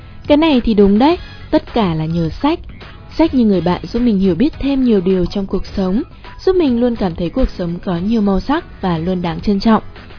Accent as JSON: {"language": "Vietnamese", "region": "Hanoi", "country": "Vietnam", "tie": "born or raised there", "said": "Mình là một người sinh ra lớn lên tại Hà Nội và yêu Hà Nội đến say lòng."}